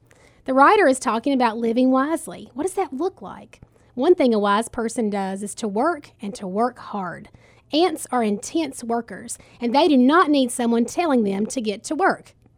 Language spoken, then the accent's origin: English; North Carolina, United States; now in Tennessee, United States; Living in West Tennessee is a little different than living in my hometown of North Carolina.